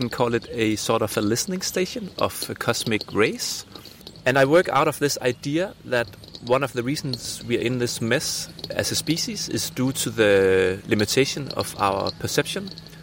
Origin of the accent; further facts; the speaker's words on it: Copenhagen, Capital Region of Denmark, Denmark; I'm from Copenhagen in Denmark.